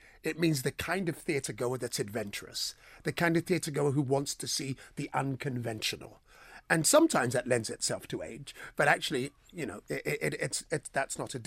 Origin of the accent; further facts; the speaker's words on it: United Kingdom; now in United States; I probably sound a bit like this because I'm British